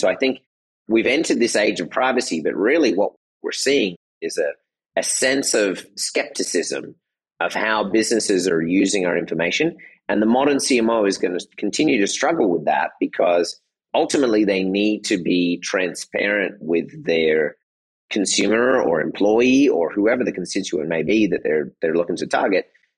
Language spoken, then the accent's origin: English; Australia; also born or lived in Michigan / Germany / Netherlands; My mother is Australian. My father is American. You know, I grew up in Australia. I spent time in Michigan, actually, which is a strange path for an Australian to land in Michigan